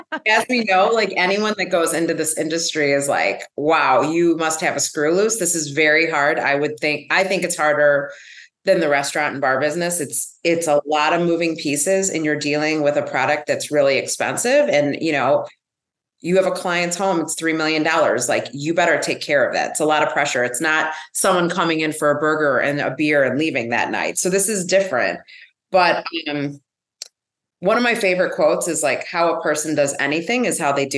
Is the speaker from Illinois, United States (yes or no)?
yes; Illinois, United States; the town that I grew up in outside of Chicago was the home of McDonald's.